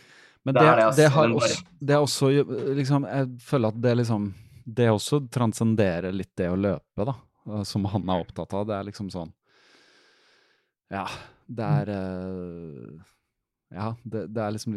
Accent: Fredrikstad, Østfold, Norway; jeg er jo fra Fredrikstad, og så har jeg en søster som bor

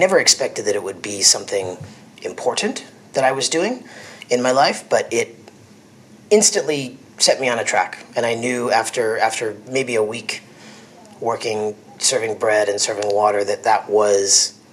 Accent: New York, United States; now in Napa, United States; I'm from New York, born and raised just outside the city

